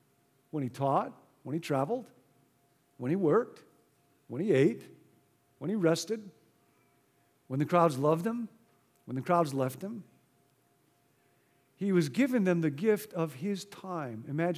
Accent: Rockford, Illinois, United States; I grew up in Rockford, Illinois. When I grew up there, nobody drove a Jaguar.

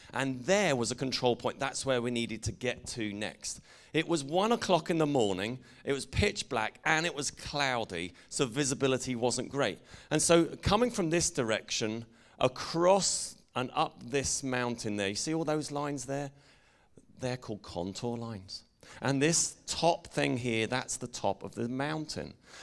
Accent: England, United Kingdom; accent: English; So I said to them, hi, lads, we're just from the local authorities, in my English accent.

